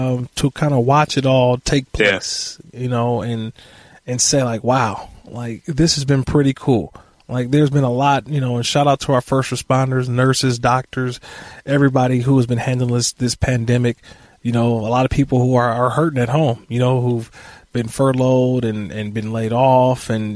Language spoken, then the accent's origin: English; Oakland, California, United States; Or, you know, when people look at me and say, oh, where are you from? I'm from Oakland. Oh, you must be a Raider fan.